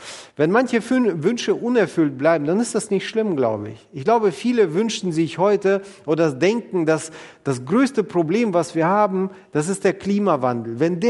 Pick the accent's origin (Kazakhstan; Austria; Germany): Kazakhstan; Wisst ihr, ich komme aus Kasachstan, ich bin in Kasachstan geboren